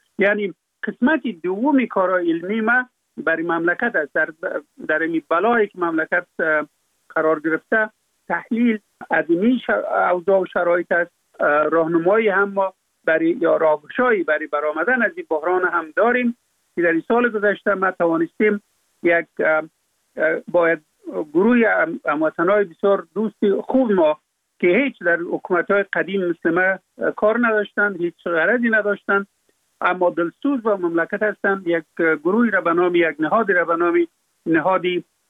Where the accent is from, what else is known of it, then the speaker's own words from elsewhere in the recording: Afghanistan; فقط من افغان هستم